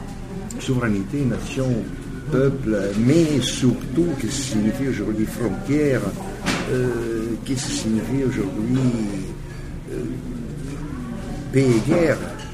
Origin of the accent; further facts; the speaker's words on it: Paris, Île-de-France, France; moi, je viens de Paris, non ?